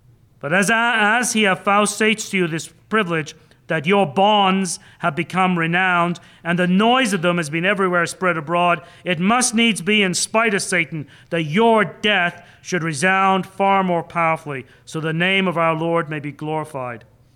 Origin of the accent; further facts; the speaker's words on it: Canada; now in United States; I'm a Canadian evangelical. Canadian evangelicals rarely ever pray for those in authority. I've been in enough of our Canadian churches.